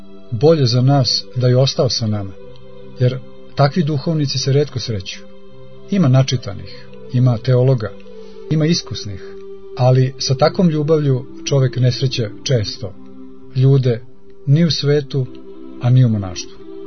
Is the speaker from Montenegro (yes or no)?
no; Belgrade, Serbia; iako smo rodom Beograđani obojica, obojica smo tih 70. i 80. godina živjeli taj beogradski mladalački život